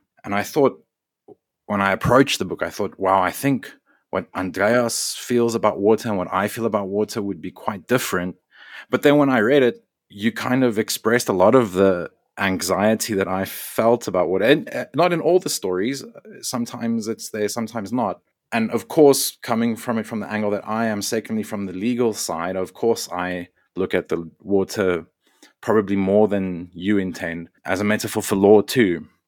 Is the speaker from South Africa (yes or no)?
yes; Johannesburg, Gauteng, South Africa; also born or lived in Pretoria, South Africa; Where I grew up, of course, South Africa is a coastal country, but I grew up in Johannesburg and Pretoria.